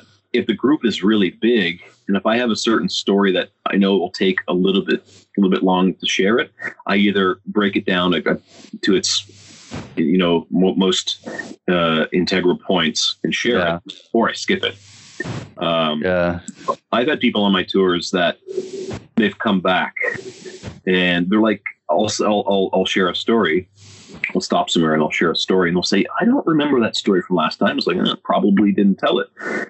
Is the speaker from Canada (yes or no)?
yes; Carbonear, Newfoundland and Labrador, Canada; I'm from Newfoundland, the east coast of Canada, and the town Carbonear, it's an old historic town, a lot of ghost stories there as well.